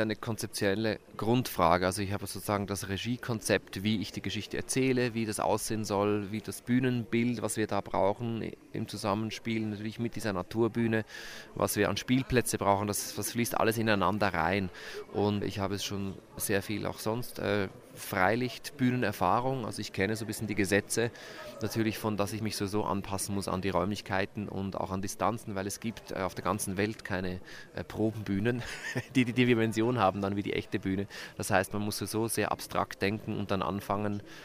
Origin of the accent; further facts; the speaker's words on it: Switzerland; now in Vienna, Austria; ich komme aus der Schweiz, bin aber natürlich durch mein Schaffen schon seit fast 20 Jahren in Wien zu Hause